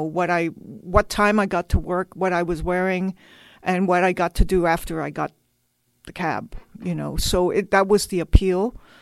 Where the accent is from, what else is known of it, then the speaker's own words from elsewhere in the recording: Hong Kong; now in United States; me and my mother growing up in Hong Kong, making the transition to the States, going to school here. Moving to San Francisco with my boyfriend